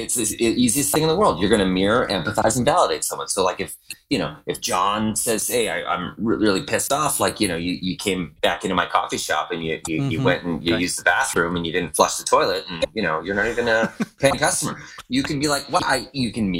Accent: Canada; The one I grew up with in Canada.

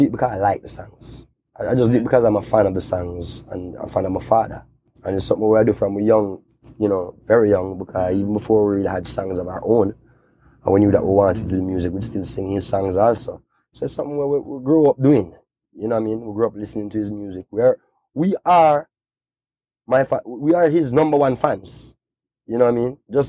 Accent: Kingston, Jamaica; I grew up in Kingston, which is not necessarily that where you may want to spend a vacation

